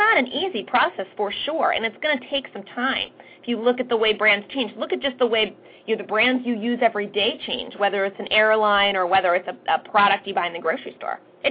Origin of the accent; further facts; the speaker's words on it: Philadelphia, Pennsylvania, United States; I don't have control over the fact that I'm from Philadelphia, I talk fast, I have an accent